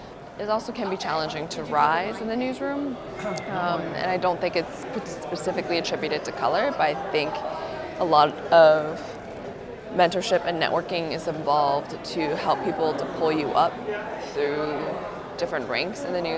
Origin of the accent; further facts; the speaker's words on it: Washington, United States; American, Asian Americans, but we're ethnically Chinese. Growing up is great. I grew up in the suburbs of Washington State, very like 30 minutes south of Seattle in a town called Federal Way. It was really nice. I think it was like a very middle class neighborhood experience.